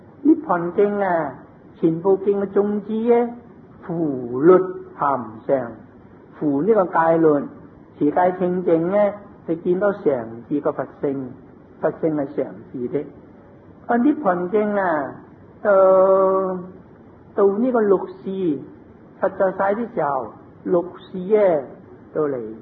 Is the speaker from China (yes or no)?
yes; Guangdong, China; 不是我們廣東人